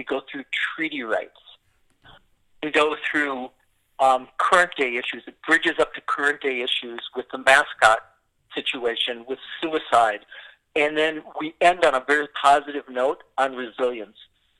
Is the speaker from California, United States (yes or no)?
no; Minnesota, United States; because I'm from Minnesota. I'm a Prairie Plains guy